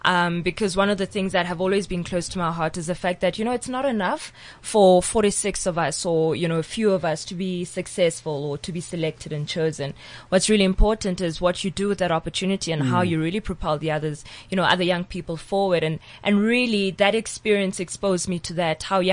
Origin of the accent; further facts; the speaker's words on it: Port Elizabeth, Eastern Cape, South Africa; I'm from Port Elizabeth. Stepping out of Port Elizabeth showed me a lot.